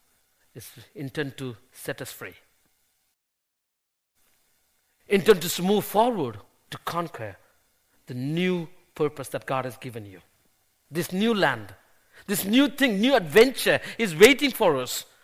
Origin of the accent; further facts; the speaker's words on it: India; when I was growing up in India. You know, I wasn't a rich family when I was a young boy.